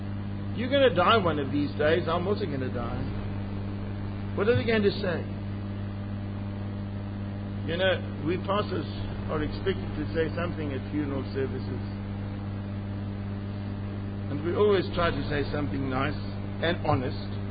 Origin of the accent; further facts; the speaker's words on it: South Africa; this is very, very wonderful for me as South African